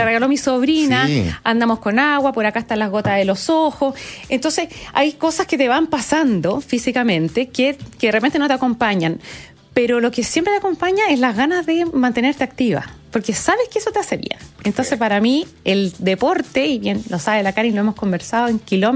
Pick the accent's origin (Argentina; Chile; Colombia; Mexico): Chile; Valdivia, Los Ríos; en Valdivia, aquí es mi ciudad, yo nací en Valdivia, mi familia es de allá